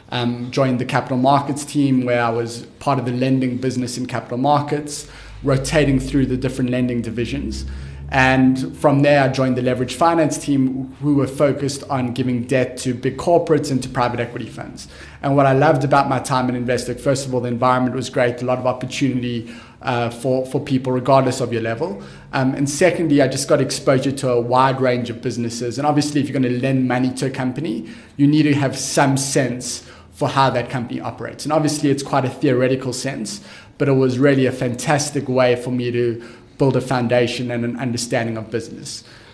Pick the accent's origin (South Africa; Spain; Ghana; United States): South Africa; It was really a unique opportunity to be part of this global tech company in my home country